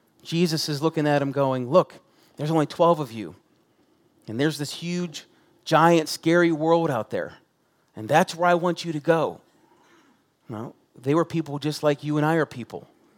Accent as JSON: {"language": "English", "country": "United States", "said": "We live in America. We're American Christians."}